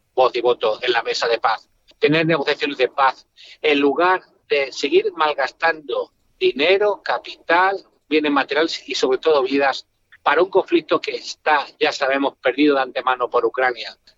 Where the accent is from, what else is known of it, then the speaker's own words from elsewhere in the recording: Spain; lo preocupante como ciudadano español